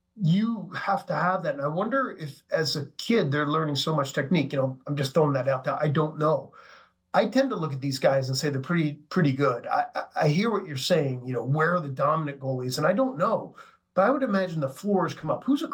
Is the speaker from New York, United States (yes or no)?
no; Philadelphia, Pennsylvania, United States; I grew up in Philadelphia